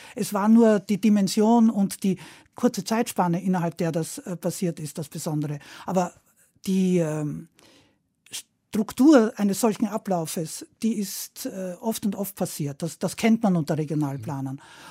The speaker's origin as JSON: {"language": "German", "country": "Germany", "accent": "Austrian", "said": "Ich war eine Frau. Ich war eine Deutsche, die österreichisch redete."}